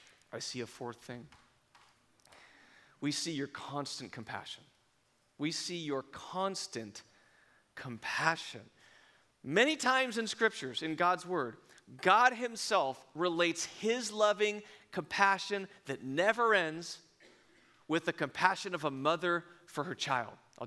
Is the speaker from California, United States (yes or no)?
yes; Martinez, California, United States; heading toward Monument Boulevard to where I grew up in Martinez